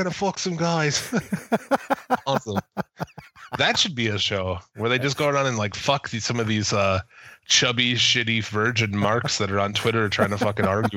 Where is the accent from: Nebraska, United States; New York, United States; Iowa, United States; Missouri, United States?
Iowa, United States; born there; I was born in Iowa.